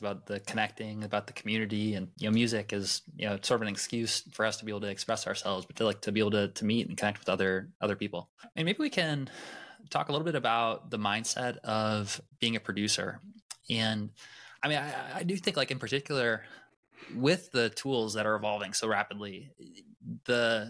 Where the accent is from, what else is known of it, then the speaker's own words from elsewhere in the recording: Vermillion, South Dakota, United States; now in Orlando, United States; I grew up in Vermilion, South Dakota. So very different place than where I am now in Orlando.